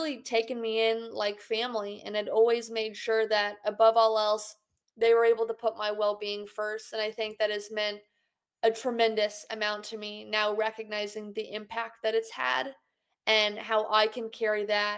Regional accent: Arkansas, United States; I had reporters finding out where I lived in my hometown back in Arkansas, and they were trying to come into our house and figure out where I went to school

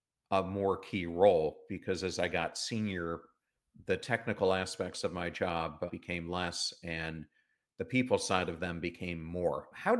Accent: Pennsylvania, United States; Yeah, I grew up in Pennsylvania

